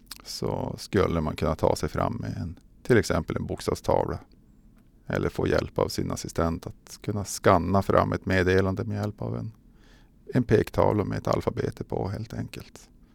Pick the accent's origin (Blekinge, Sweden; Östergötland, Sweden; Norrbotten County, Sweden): Norrbotten County, Sweden; Piteå; also born or lived in Luleå; Jag är inte Lulebo, jag är Pitebo. Född och uppvuxen i Piteå, har haft lite turer söderut i Sverige och jobbat i Luleå i de senaste 15 åren. Men bor i Piteå och pendlar.